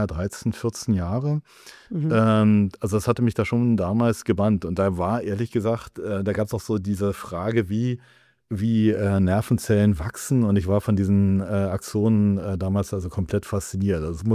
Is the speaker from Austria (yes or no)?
no; Berlin, Germany; Ja, ich bin Berliner. Also ich komme aus Berlin in Neukölln. Allerdings, Neukölln hat sozusagen also so diese coolen Gegenden. Und ich komme eigentlich eher so aus dem ländlichen Bereich, also eben von Neukölln